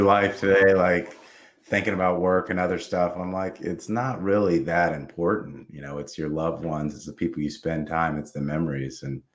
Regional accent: California, United States; I grew up in the Bay Area. I was a Warriors fan

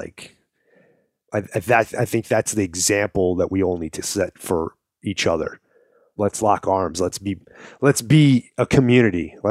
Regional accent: Brooklyn, New York, United States; because if you haven't heard my accent, I'm originally from Brooklyn.

